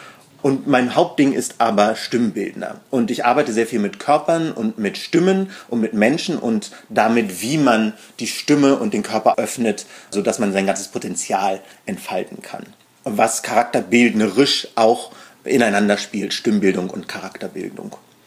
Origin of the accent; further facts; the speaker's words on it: Berlin, Germany; wir waren Ostdeutsche, meine Mama, und Tansania war sozialistisch. Wir sind beide hier in Berlin aufgewachsen, ich im Osten, Yannick im Westen